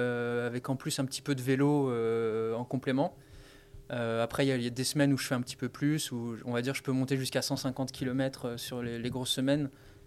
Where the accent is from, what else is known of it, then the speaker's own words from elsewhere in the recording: Brignais, Auvergne-Rhône-Alpes, France; je suis originaire de Brignais, c'est une petite ville au sud-ouest de Lyon que je pense beaucoup de personnes connaissent ici. J'ai grandi ici, j'étais à l'école primaire à Brignais, j'étais au collège à Brignais, j'étais au lycée à Saint-Gilles-Laval